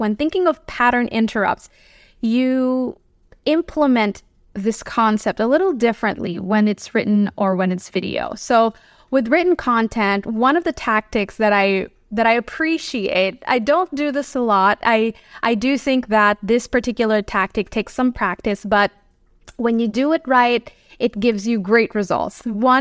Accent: Philippines; I grew up in the Philippines, and we don't have fall.

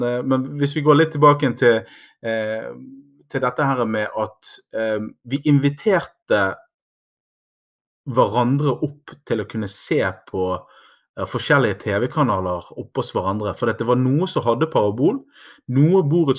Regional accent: Bergen, Vestland, Norway; der som vi vokste opp da i Olsvik, borutslaget som jeg var tilknyttet til

